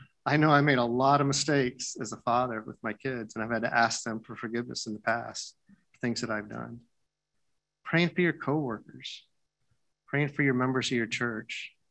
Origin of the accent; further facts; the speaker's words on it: Atlanta, Georgia, United States; I just write down an index card for all the people I grew up with in Atlanta.